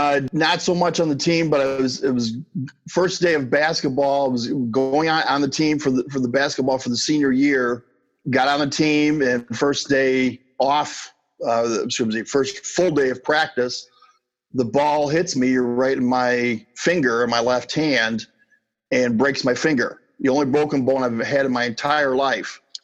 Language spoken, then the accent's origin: English; Chicago, Illinois, United States; also born or lived in Minnesota; From Chicago area, pretty much. I mean, originally when I was a young, until about 8 years old, lived in Minnesota. And then my mom got remarried and we moved to the Chicago area, to the western suburbs